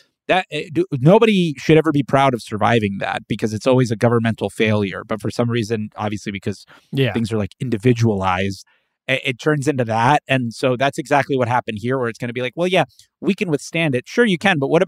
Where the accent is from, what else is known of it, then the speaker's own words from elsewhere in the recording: Florida, United States; However, I'm from South Florida.